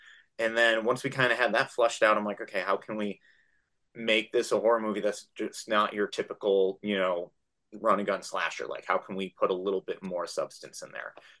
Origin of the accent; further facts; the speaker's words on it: New York, United States; I'm originally from New York.